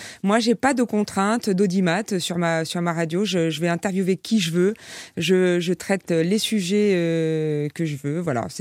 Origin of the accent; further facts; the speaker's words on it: Toulon, Provence-Alpes-Côte d'Azur, France; now in Paris, France; moi, j'ai quitté Toulon, j'ai quitté la mer, j'ai quitté le soleil pour vivre à Paris, dans cette belle ville que j'adorais